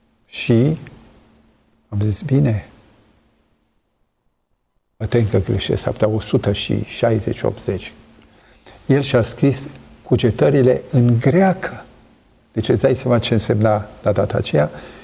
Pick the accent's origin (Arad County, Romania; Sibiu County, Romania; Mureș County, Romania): Sibiu County, Romania; Sibiu; sunt sibian și zona aceea a Sibiului care este foarte germană, cu satele specifice, Apold, Cristian, sunt multe sate, le știu și numele german, numele românesc e diferit.